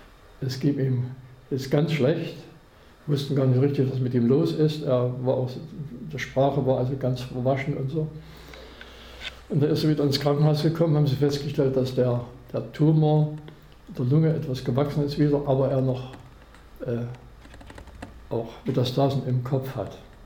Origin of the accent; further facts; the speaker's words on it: Chemnitz, Saxony, Germany; moved away as an adult; now in Altmark, Germany; Ja, meine Heimat war eigentlich Chemnitz, Sachsen. Ich habe 20 Jahre gelebt, ich bin 50 Jahre in der Altmark, über 50 Jahre.